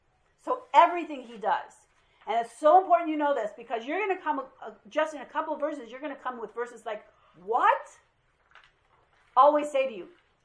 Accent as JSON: {"language": "English", "town": "Dalton", "country": "United States", "tie": "born or raised there", "said": "I had three sisters, I grew up in Dalton, I went to Iliana Christian High School because there was race riots."}